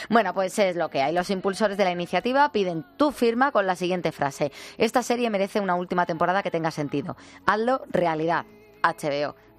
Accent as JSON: {"language": "Spanish", "region": "Region of Murcia", "country": "Spain", "moved": "yes", "lives_now": "Munich, Germany", "said": "aquí en Múnich una temperatura de 10 grados fresquitos. Un saludo y viva mi tierra, que soy de Murcia."}